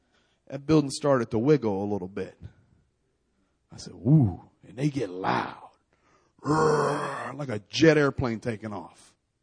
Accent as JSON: {"language": "English", "country": "United States", "said": "I'm an American. We don't experience stuff like this."}